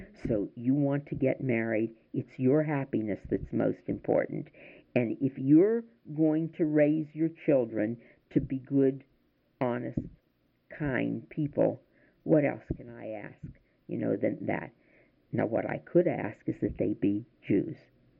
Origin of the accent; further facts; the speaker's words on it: Oakland, California, United States; I think you asked the kinds of things that would give you a picture of what it was like growing up in Oakland in my early life.